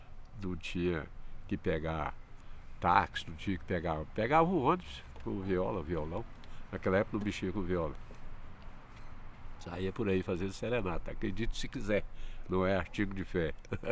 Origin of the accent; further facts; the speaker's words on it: Patos de Minas, Minas Gerais, Brazil; moved away as an adult; also born or lived in Belo Horizonte; now in Brasília, Brazil; vim para Brasília no final do ano de 1973. Morava em Belo Horizonte, saí de Patos, com 21 anos eu saí de Patos.